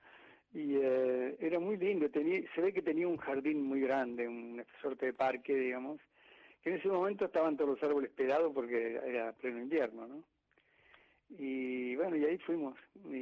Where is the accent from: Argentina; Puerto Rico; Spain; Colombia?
Argentina; Yo había oído hablar toda mi infancia y mi adolescencia de Perón acá en la Argentina.